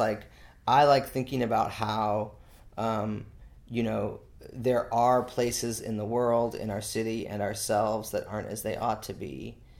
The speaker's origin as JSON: {"language": "English", "town": "Lake Mary", "region": "Florida", "country": "United States", "tie": "born or raised there", "also_born_or_lived": "St. Louis, United States / Denver, United States", "said": "I grew up in Lake Mary, so I was in Lake Mary outside, right outside of Orlando all of my, like, from as long as I could remember through high school."}